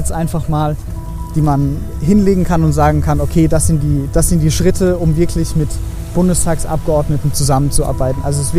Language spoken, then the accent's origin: German; Heidelberg, Baden-Württemberg, Germany; bin 20 Jahre alt. Ich komme eigentlich aus Heidelberg